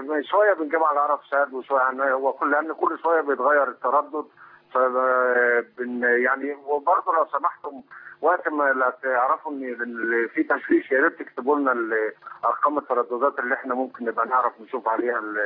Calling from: Italy; أنا بكلم حضرتك من إيطاليا.

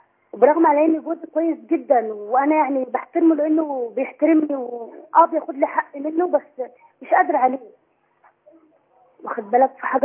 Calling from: Cairo, Cairo Governorate, Egypt; أنا مفحر من القاهرة.

